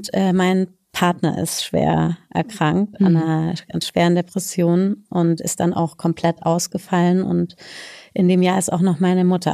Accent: Stuttgart, Baden-Württemberg, Germany; born there; ich bin gebürtige Stuttgarterin

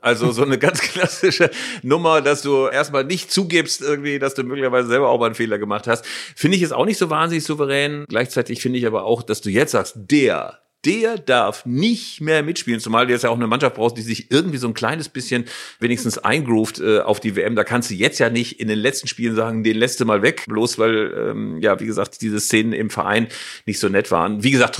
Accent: West Germany, Germany; weil ich ein alter weißer Mann bin, aus Westdeutschland, aus dem Freien Westen

